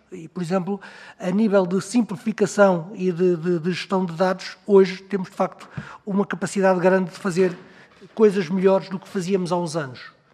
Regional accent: Portugal; somos portugueses, estamos em Portugal, temos atividade privada

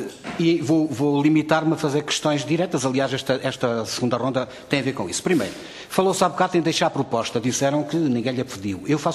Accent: Trás-os-Montes, Portugal; Eu sou transmontano do Oriente, do interior norte.

